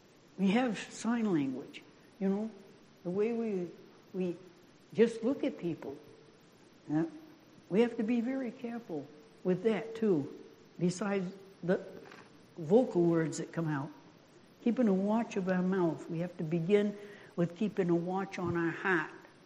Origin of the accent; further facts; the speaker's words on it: Maine, United States; now in Montana, United States; And really, I'm proud to have been born in Maine, you know. I'm glad I'm from New England. I think that was good roots. And I can tell you, I'm really glad I live in Montana.